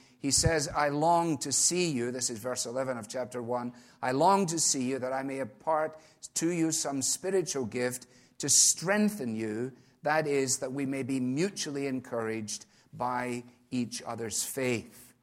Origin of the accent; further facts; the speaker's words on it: Scotland, United Kingdom; When I was a boy growing up in Scotland